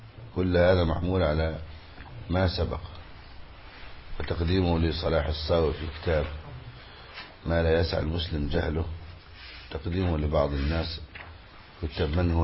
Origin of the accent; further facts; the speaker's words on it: Egypt; من الخطأ الشائع عندنا في مصر أن يقال على الرجل عجوز